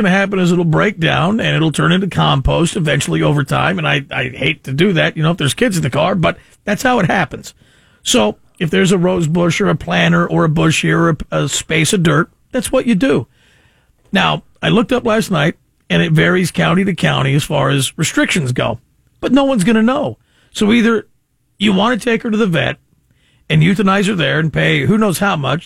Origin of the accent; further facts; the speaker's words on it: Modesto, California, United States; because I grew up down in Modesto, small house in a neighborhood, small yard.